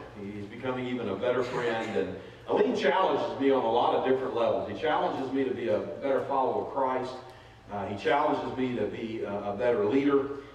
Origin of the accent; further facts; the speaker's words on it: Texas, United States; also born or lived in overseas; I said, from Texas. He said, are you from here originally? I said, yes, but I've been gone for 27 years.